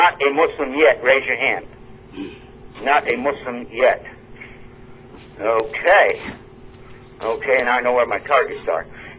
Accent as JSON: {"language": "English", "region": "Texas", "country": "United States", "said": "And I'm from Texas, and I'm proud of it. And as we say in Texas, don't mess with Texas."}